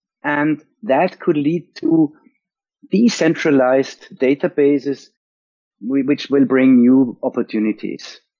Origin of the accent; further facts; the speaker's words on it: Vienna, Austria; English is a second language; I'm from Austria, Vienna